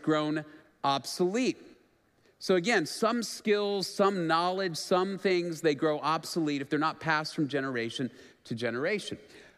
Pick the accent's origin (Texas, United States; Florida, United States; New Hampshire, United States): Texas, United States; Dallas; So I grew up in Dallas, and growing up in Dallas, of course, this was before smartphones, before we had GPS.